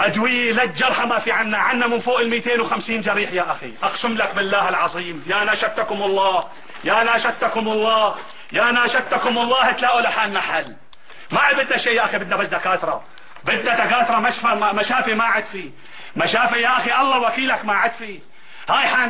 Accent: Homs, Homs Governorate, Syria; انا من احياء حمص القديمه، انا حمصي ولا فخر

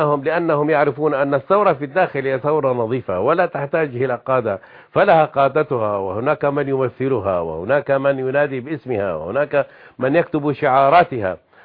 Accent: Syria; هم عندنا في سوريا مثل جميل يقول

